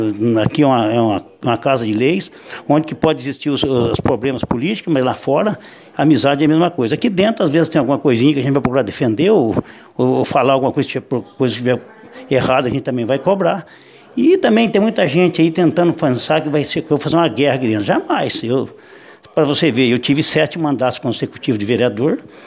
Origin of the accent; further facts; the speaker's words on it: Andirá, Paraná, Brazil; born there; porque eu nasci em Andirá também, né?